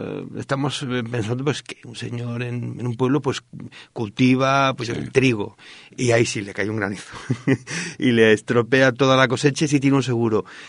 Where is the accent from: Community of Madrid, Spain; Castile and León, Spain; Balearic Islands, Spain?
Castile and León, Spain; es que yo soy de Sanabria y allí hay lobos